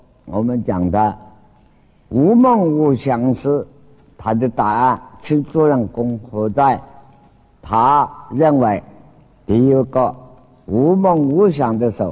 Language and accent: Chinese; Wenzhou, Zhejiang, China; accent: Wenzhou; 我们国语念恰恰了，广东话跟我们温州话咔咔